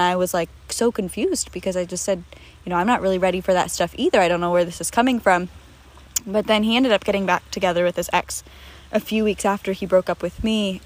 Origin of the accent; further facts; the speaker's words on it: Naples, Florida, United States; I was in my hometown in the Naples area of Florida, and my rent went from $1,800 a month to $3,200.